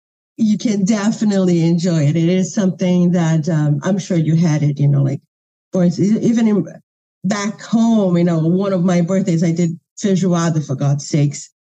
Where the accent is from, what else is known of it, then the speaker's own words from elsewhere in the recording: Minas Gerais, Brazil; English is a second language; Well, listen, I come from a state that it's known for its food. I come from Minas Gerais, and that's the place to go to eat.